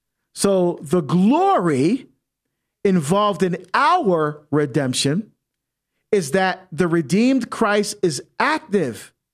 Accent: New Jersey, United States; serving New Jersey, my home state, go Jersey

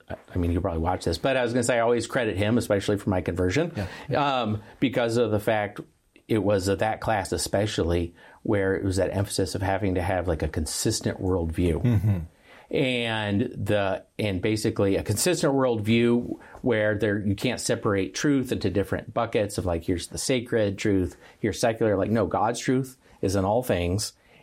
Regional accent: Tucson, Arizona, United States; also born or lived in Santa Barbara, California; Yeah, I grew up in Tucson, Arizona.

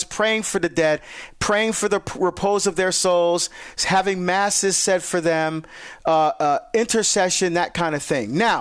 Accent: New Jersey, United States; down the shore, back in my home state of Jersey.

